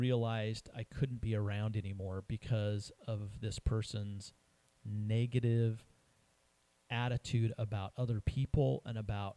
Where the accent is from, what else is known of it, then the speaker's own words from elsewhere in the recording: Rocky Mountains, United States; I grew up in the Rocky Mountains, and I was surprised that I had never been to the San Juan Mountains